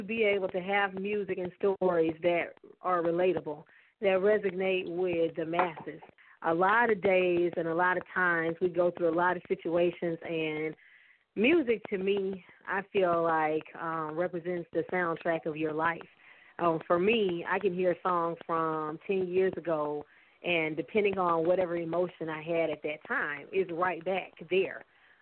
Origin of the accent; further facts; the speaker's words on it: Alabama, United States; we grew up, of course, in the South. We were born and raised in Alabama, and we grew up singing in church